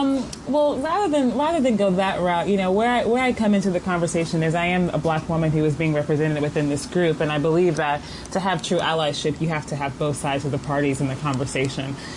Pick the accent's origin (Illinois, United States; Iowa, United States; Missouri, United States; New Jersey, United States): Missouri, United States; now in New York, United States; I am not from New York. I'm from Missouri. I'm from the Midwest. I'm very much from Trump's America.